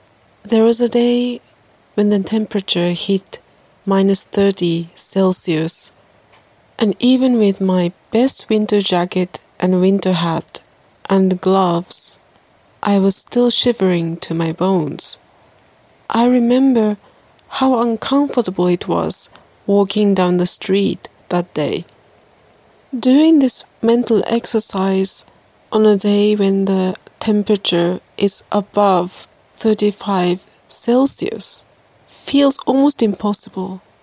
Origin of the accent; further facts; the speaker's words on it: Japan; English is a second language; As I speak to you now from my hometown in Japan, it is incredibly hot and humid.